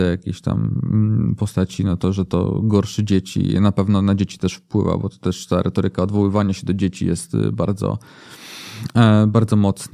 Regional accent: Warsaw, Masovian Voivodeship, Poland; ale urodziłem się w Warszawie i tutaj zawsze mieszkałem, więc tak jest.

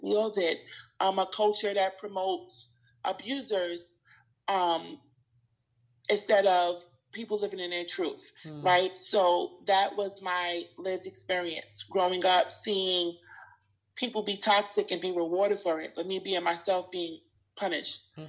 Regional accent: New York City, New York, United States; So, I'm from New York, born and raised in Queens, in Brooklyn.

